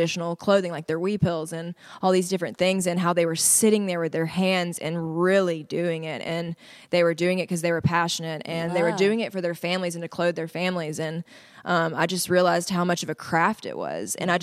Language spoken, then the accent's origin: English; United States; And I was like, well, I'm Native American and like we have a teepee, you know, what about tribe?